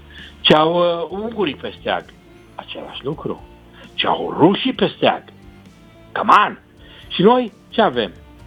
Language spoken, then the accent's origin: Romanian; Romania; Eu ca român, când îl aud, mă ridic în picioare.